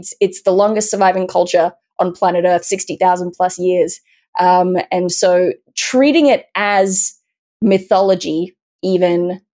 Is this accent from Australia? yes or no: yes; Nowra, New South Wales, Australia; I grew up in Nowra, which has a high Indigenous population